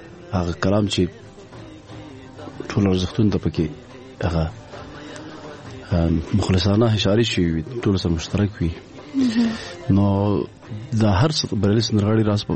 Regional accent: Paktia, Afghanistan; مونږ د پکتیا یو

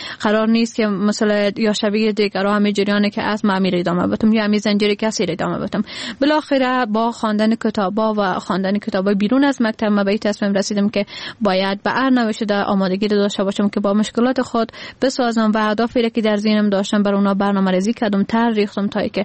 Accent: Badakhshan, Afghanistan; now in Kabul, Afghanistan

